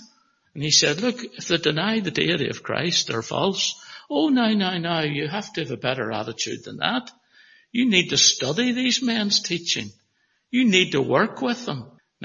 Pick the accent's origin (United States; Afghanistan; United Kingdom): United Kingdom; Northern Ireland; moved away; he found out I was from Northern Ireland, he was great.